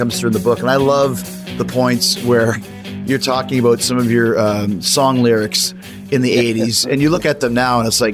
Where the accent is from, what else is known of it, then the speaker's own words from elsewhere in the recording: Winnipeg, Manitoba, Canada; You know, I'm from Winnipeg, Canada.